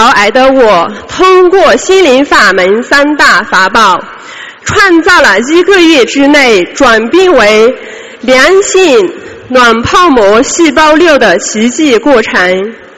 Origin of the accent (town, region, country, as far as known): Yunnan, China